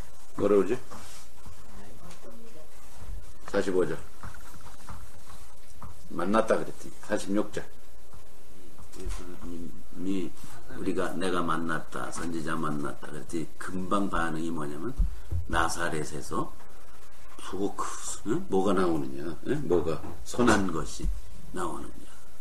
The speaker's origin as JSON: {"language": "Korean", "town": "Goesan", "region": "North Chungcheong", "country": "South Korea", "tie": "born there", "said": "나도 그런 데서 태어났지만 충청북도 괴산군 불정면 목도리 전기도 없었어요."}